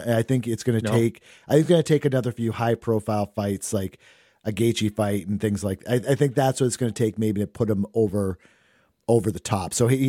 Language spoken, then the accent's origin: English; Maine, United States; he actually got the coronavirus while he was in Maine, my home state.